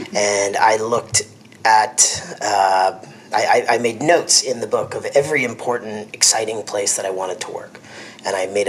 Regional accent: New York, United States; now in Napa, United States; I'm from New York, born and raised just outside the city

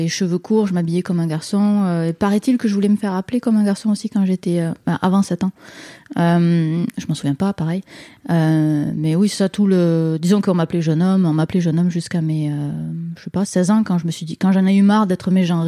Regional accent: France; now in Quebec, Canada; Donc je suis française, mais je suis allée habiter au Québec en 2009.

